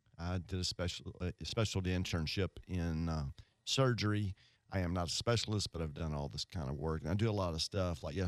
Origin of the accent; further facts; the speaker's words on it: Mississippi, United States; I grew up in Northeast Mississippi. I got a pharmacy degree at University of Mississippi, Ole Miss, hottie toddy.